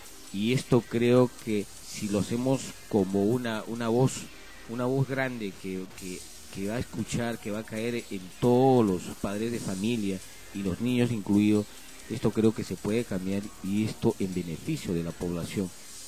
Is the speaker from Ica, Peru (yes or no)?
yes; Ica, Peru; nosotros, como peruanos y como personas de la región, como iqueños, chinchenos